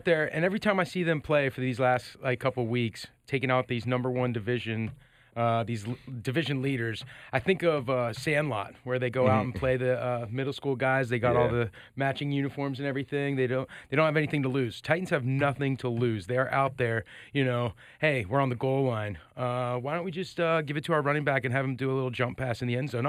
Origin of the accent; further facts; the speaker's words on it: Ireland; I'm Irish myself.